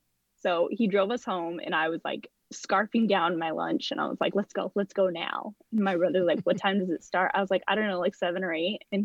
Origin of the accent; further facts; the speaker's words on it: Fresno, California, United States; I was like, oh, I want to see all these bands because I'm from Fresno. And when bands come through Fresno